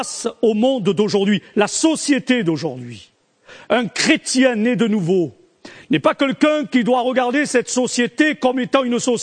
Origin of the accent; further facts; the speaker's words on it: France; Pourtant, je suis français, hein.